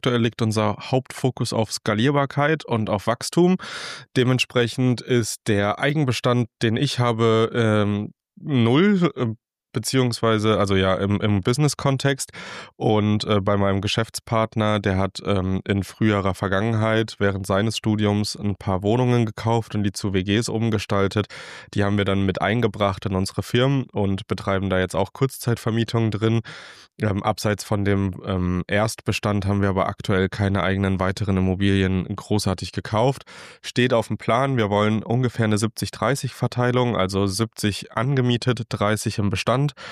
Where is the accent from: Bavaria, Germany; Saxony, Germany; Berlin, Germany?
Saxony, Germany; Leipzig; Ich komme aus Leipzig